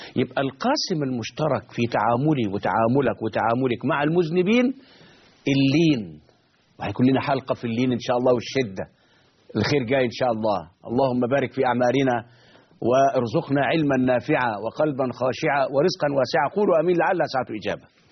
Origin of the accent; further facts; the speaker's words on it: Egypt; أليس عندنا في مصر الآن قرى عرى؟